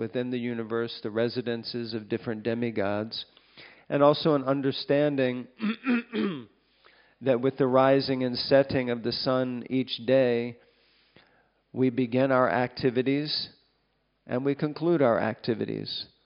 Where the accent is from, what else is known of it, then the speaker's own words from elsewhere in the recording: United States; I'm American, unfortunately. We missed the whole metric system program.